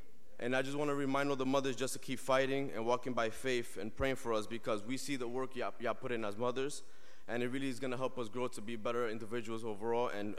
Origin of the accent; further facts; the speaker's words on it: Bronx, New York, United States; For those who don't know me, I'm originally from the Bronx. I basically did grow up in the church.